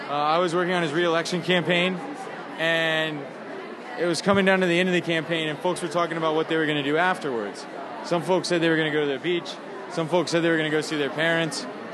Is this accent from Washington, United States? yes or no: no; Atlanta, Georgia, United States; And I grew up in Atlanta. Congressman Lewis had been my congressman since I was 3 years old.